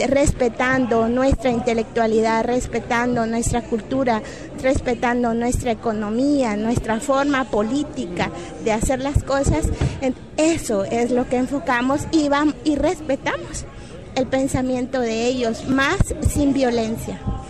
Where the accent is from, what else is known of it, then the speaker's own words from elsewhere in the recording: Quiché, Guatemala; Yo soy de Quiché y en mi pueblo han hecho territorio ya empezado